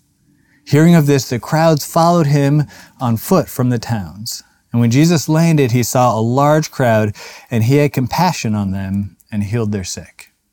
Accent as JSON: {"language": "English", "region": "Minnesota", "country": "United States", "tie": "born or raised there", "said": "I grew up in Minnesota, we lived outside a small town in Minnesota, and I went to the school in town"}